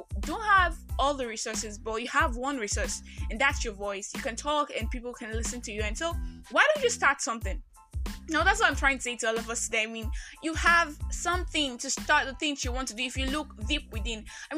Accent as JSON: {"language": "English", "country": "Nigeria", "said": "I am that Nigerian Christian talkaholic."}